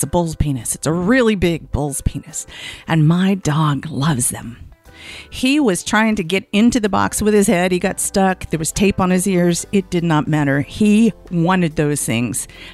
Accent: Southern United States, United States; Remember, I'm from the South. I can't read.

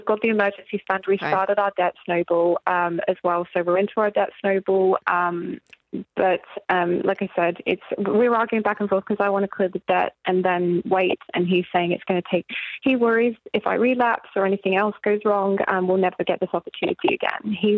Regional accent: Poole, South West England, United Kingdom; moved away as an adult; From Poole, from Dorset.

